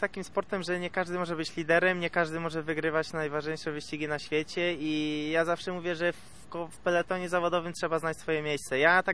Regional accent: Rumia, Pomeranian Voivodeship, Poland; Też dużo czasu spędzam we Włoszech, w Czechach. I jednak, ale jednak do tej Rumi ciągnie. To jest moje rodzinne miasto i tutaj planuję swoją przyszłość, tak?

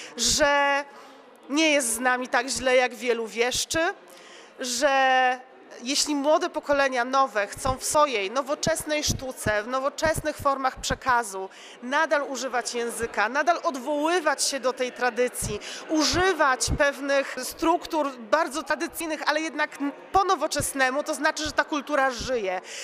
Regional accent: Pomeranian Voivodeship, Poland; odkąd my Kaszubi świętujemy Dzień Jedności Kaszubów.

